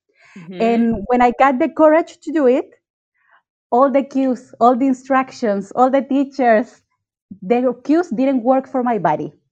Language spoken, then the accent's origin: English; Chile; accent: Chilean; English is a second language; I'm from Chile. That's why I have this beautiful accent. Soy chilena.